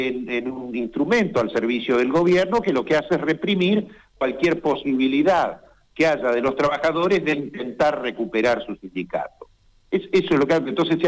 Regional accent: Neuquén, Argentina; Esto ocurrió en todos los que somos neuquinos

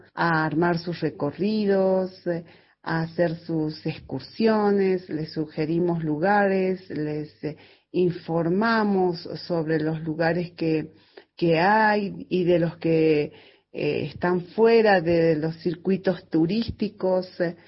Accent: Maimará, Jujuy, Argentina; soy oriunda de Maimará. Mi esposo es de Cochinoca, y también es originario de los pueblos puneños.

